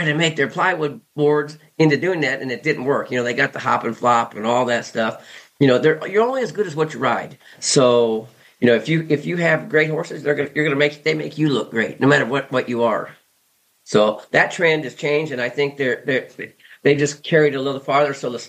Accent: Ohio, United States; when I became a horse trainer, I'm from Ohio

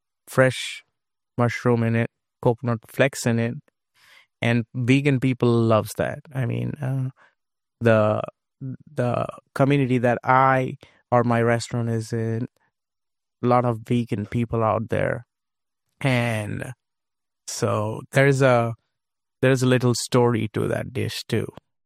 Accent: Kolkata, West Bengal, India; English is a second language; First of all, the city that I born and raised is called Calcutta

